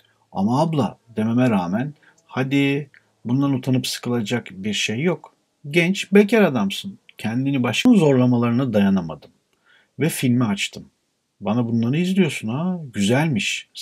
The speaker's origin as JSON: {"language": "Turkish", "region": "Manisa", "country": "Turkey", "said": "Aslen biz Manisalıyız."}